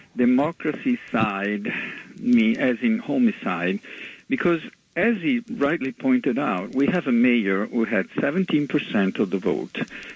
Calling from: Manhattan, New York, United States; from Manhattan.

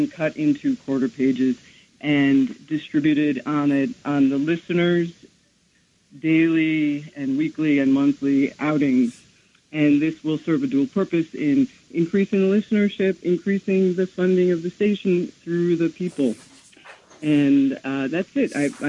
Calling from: New Jersey, United States; I'm calling from New Jersey.

